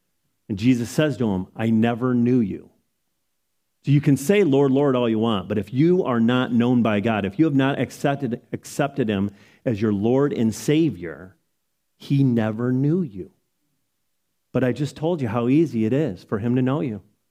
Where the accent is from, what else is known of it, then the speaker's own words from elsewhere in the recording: United States; I'm an American, and therefore I'm a Christian.